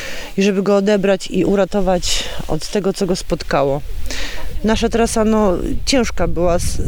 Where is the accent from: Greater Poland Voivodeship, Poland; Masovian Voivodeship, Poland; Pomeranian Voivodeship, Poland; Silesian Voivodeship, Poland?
Silesian Voivodeship, Poland; Bielsko-Biała; Nie, ja jestem z Bielska-Białej.